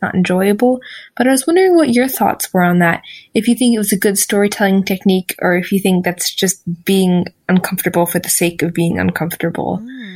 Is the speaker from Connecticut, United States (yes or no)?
no; Washington, District of Columbia, United States; I'm from Washington, D.C.